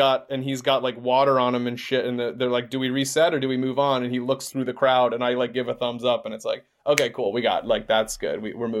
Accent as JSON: {"language": "English", "region": "Georgia", "country": "United States", "tie": "born or raised there", "moved": "yes", "lives_now": "Los Angeles, United States", "said": "We are from Georgia. We grew up in Georgia."}